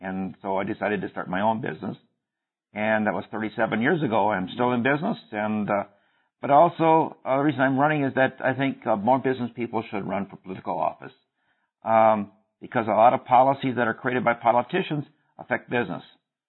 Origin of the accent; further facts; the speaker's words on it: Wisconsin, United States; Well, I was born and raised in Outagamie County